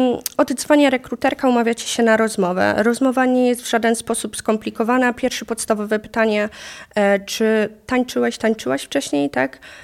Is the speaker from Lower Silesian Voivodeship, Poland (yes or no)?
yes; Legnica, Lower Silesian Voivodeship, Poland; Ale ogólnie też pochodzę z małego miasteczka, jakim jest Legnica, właśnie blisko Wrocławia.